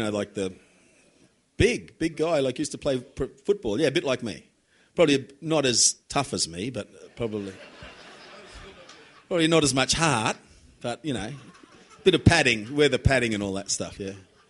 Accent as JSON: {"language": "English", "town": "Charleville", "region": "Queensland", "country": "Australia", "said": "and I was from Charleville out in Western Queensland."}